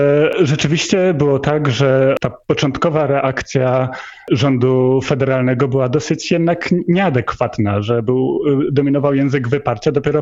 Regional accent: Inowrocław, Kuyavian-Pomeranian Voivodeship, Poland; also born or lived in Kraków; Ja pochodzę z Inowrocławia. To jest miasto niezbyt dużej wielkości w województwie kujawsko-pomorskim, które nie jest zbyt interesujące, ale które posiada bardzo dobre szkoły i przede wszystkim bardzo dobre licea.

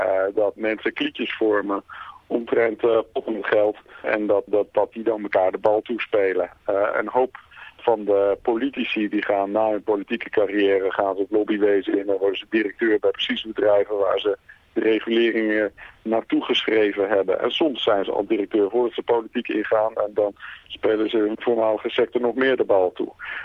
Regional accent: Netherlands; toen ik als Nederlander in Brisbane zat.

